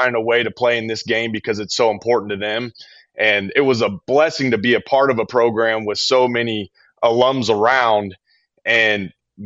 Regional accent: Texas, United States; And, you know, I'm from Texas. So I grew up watching SEC and Big 12 more than anything else.

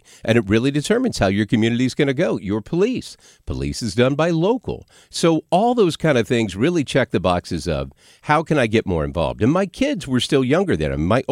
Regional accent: Arkansas, United States; I mean, granted, I'm from Arkansas

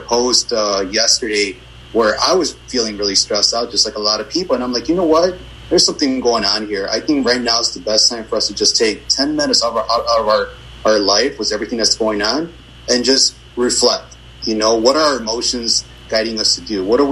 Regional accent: Chicago, Illinois, United States; You know, I'm from Brighton Park, which is kind of a sleepy yet violent neighborhood. It's very different compared to, you know, Pilsen, Back of the Yards and other places.

